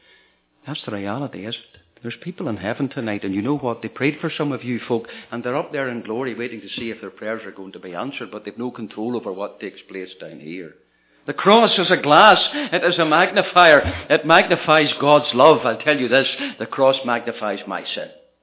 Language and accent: English; Ireland; because I'm Irish.